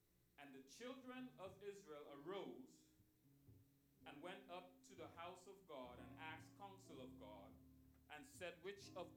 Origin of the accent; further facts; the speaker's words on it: Trinidad & Tobago; Trinidad and Tobago.